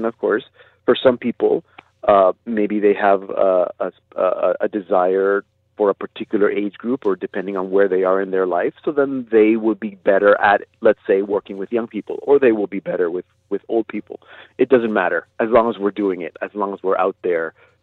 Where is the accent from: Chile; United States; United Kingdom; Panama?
Panama; Because I am from Panama, I had the chance, of course, to get involved